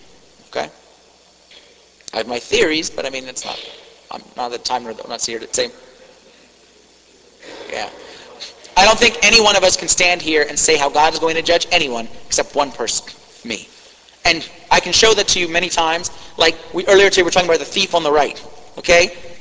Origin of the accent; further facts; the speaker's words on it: Washington, District of Columbia, United States; Even though I'm from Washington, D.C. Yes. In Washington, they train us how to slide out of questions.